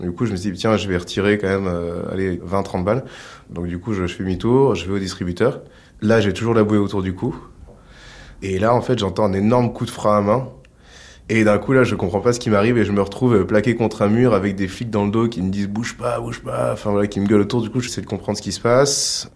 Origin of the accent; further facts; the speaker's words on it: South-West France, France; je suis né dans le Sud-Ouest, je suis grandi dans une école catholique